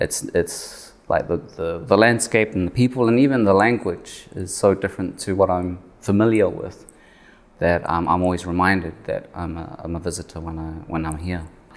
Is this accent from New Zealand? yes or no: yes; North Island, New Zealand; also born or lived in Samoa; I hail from Ngāti Maniapoto, King Country in North Island, as well as the villages of Makawai and Wailua in both, one in Upolu, one in Savai.